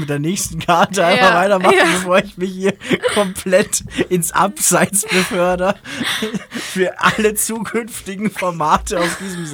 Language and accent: German; Graz, Styria, Austria; Ich bin in Graz aufgewachsen, muss ich dazu sagen.